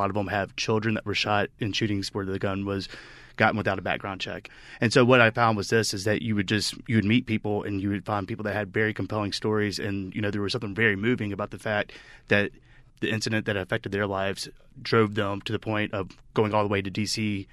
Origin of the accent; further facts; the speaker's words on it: Louisiana, United States; I grew up in North Louisiana, and so as far as like if you grew up in North Louisiana, there's a great probability that you do have a firearm.